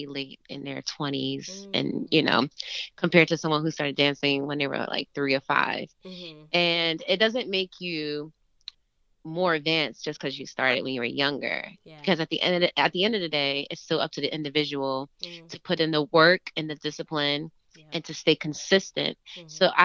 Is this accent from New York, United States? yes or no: yes; Queens, New York, United States; as a city kid, growing up in Queens. Honestly, I remember not wanting to leave Queens.